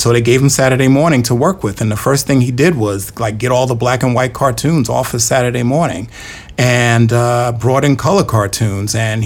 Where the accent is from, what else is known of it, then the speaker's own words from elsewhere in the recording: Bronx, New York, United States; From the Bronx.